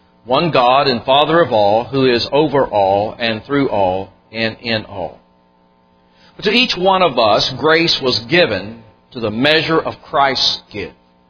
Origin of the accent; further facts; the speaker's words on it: Louisville, Kentucky, United States; I grew up in Louisville, Kentucky. There were a number of churches in the Louisville area that were 300 plus.